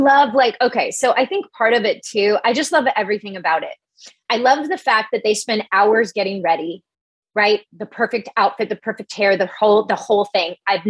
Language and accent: English; the South, United States; It's like in me since birth. I'm from the South.